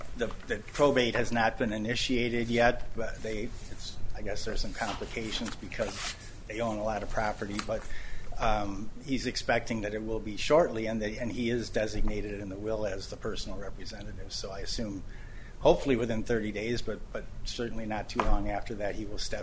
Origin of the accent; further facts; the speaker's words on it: Madison, Wisconsin, United States; from Madison, Wisconsin, and one of my clients, Jesse Miller, is present.